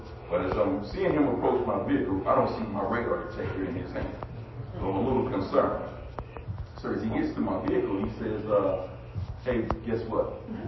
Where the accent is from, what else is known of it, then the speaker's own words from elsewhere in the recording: United States; So when I was a youngster growing up in North County, I used to get pulled over and get stopped all the time.